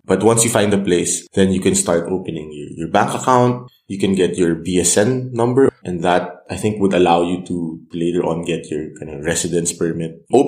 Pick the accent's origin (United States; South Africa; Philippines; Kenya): Philippines; English is a second language; Although I'm from the Philippines and we have a lot of exotic food.